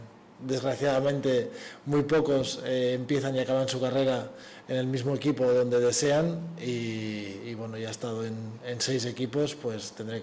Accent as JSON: {"language": "Spanish", "region": "Catalonia", "country": "Spain", "said": "Y que no soy el primer catalán que pasa por aquí y se enamora de Bilbao."}